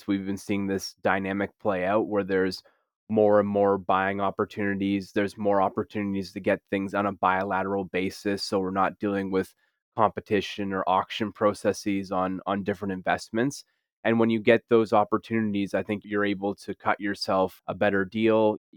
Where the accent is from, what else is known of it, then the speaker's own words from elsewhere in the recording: Canada; being a Canadian